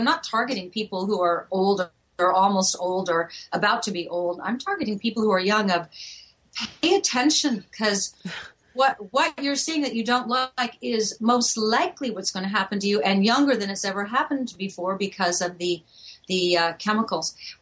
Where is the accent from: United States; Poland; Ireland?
Ireland; I'm Irish. You know, we either drink or write. I do both.